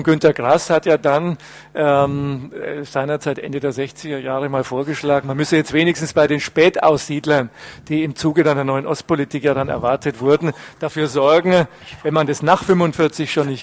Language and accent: German; Bavaria, Germany; ich bin ja nun selbst auch Staatsbayer, als Franke jedenfalls